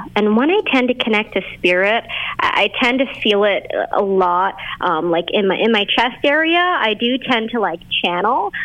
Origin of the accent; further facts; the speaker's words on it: Boston, Massachusetts, United States; So I'm from Boston, Massachusetts.